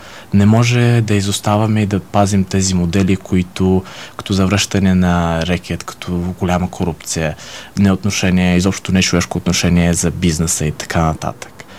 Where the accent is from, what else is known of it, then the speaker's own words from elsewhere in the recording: Golitsa, Odesa Oblast, Ukraine; Аз съм българин от Бесарабия, от украинската част Бесарабия, там където има много български села, където и до сега живеят българи. Роден съм в село Голица в Болградския район на Одеска област